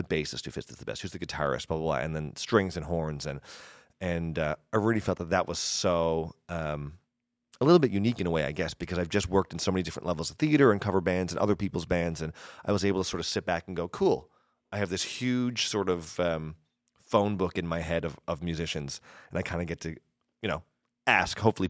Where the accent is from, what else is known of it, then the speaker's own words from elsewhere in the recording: Stephenville, Newfoundland and Labrador, Canada; I grew up on the West Coast in Stephenville. Well, I lived in a bunch of places when I was really young, but grew up from grade 2 until high school, lived in Stephenville.